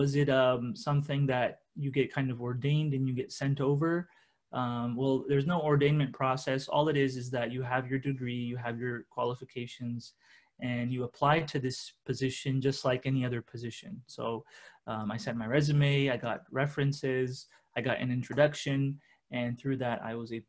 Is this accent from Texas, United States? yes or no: yes; Houston, Texas, United States; also born or lived in France; I was born and raised in Houston, Texas. I grew up there